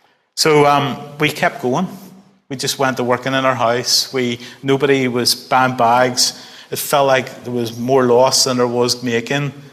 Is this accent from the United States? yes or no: no; Northern Ireland, United Kingdom; for me as a Christian growing up in Northern Ireland, I grew up with this kind of sense that I had to do my best for God.